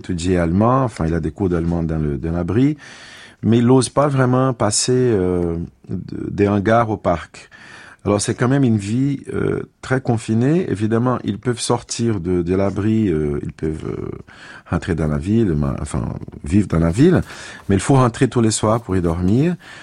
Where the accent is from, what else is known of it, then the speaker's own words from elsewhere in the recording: Brazil; Moi, je suis brésilien d'origine, enfin, je suis algéro-brésilien, mais je suis plutôt brésilien parce que j'étais élevé au Brésil.